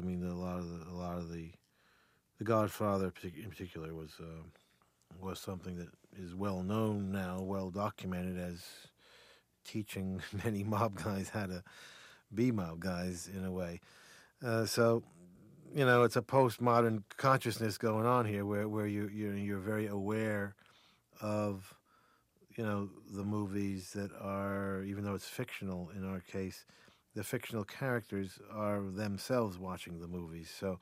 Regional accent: New Jersey, United States; I mean, I grew up in New Jersey in bars, you know, and they were there.

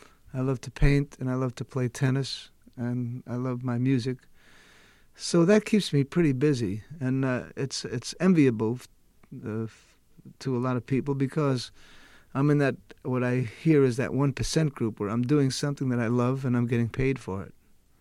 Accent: New York City, New York, United States; And I said, well, I'm from New York City.

